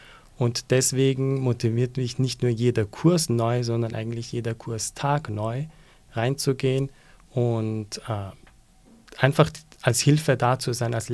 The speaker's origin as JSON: {"language": "German", "region": "Vienna", "country": "Austria", "tie": "born there", "said": "Ich bin in Wien geboren mit iranischen Wurzeln und habe dadurch einfach von Anfang an mit zwei Kulturen, mit zwei Perspektiven und auch ein Stück weit mit zwei Welten zu tun gehabt."}